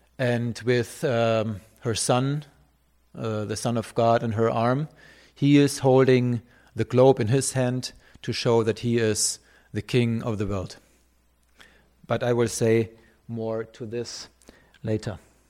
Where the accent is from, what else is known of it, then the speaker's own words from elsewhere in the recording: Bavaria, Germany; Bavaria, not only because I come from Bavaria